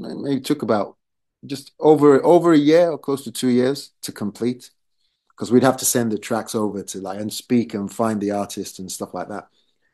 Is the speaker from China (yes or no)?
no; Nigeria; I grew up in Nigeria.